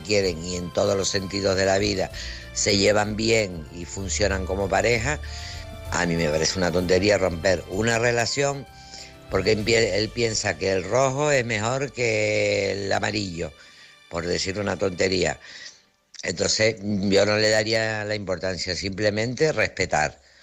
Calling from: Tenerife, Canary Islands, Spain; de Tenerife

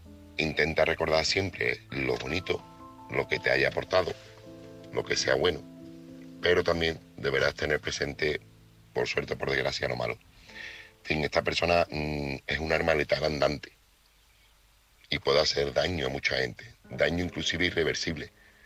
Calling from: Seville, Andalusia, Spain; corresponsal de Sevilla.

